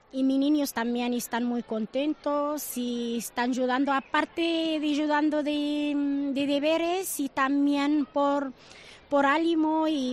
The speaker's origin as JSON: {"language": "Spanish", "country": "Morocco", "second_language": "Spanish", "moved": "yes", "lives_now": "Spain", "said": "De Marruecos."}